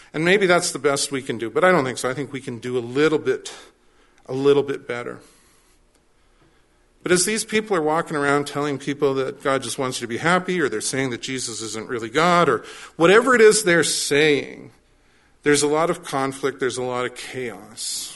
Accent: Quebec, Canada; accent: Quebecois; I speak with my Quebecois accent

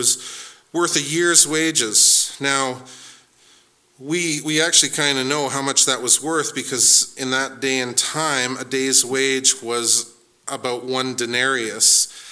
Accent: Salmon Arm, British Columbia, Canada; Now, I grew up in Salmon Arm that had a lot of dairy farms.

